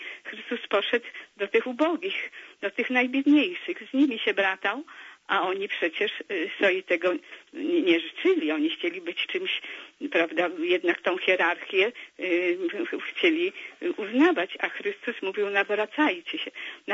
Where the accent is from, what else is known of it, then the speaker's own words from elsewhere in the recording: Lesser Poland, Poland; Jestem z Małopolski